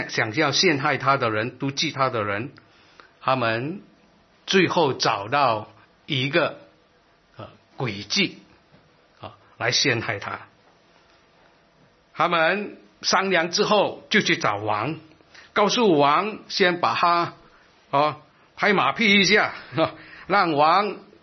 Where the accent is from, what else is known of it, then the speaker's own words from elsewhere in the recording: Singapore; 说新加坡的政治，我来自新加坡